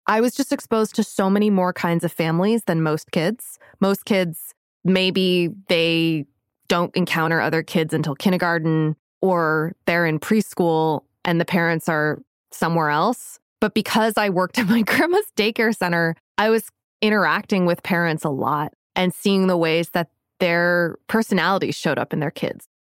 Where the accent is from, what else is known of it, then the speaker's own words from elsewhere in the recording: Fairfield, Connecticut, United States; as I grew up in Fairfield, Connecticut, that's my hometown.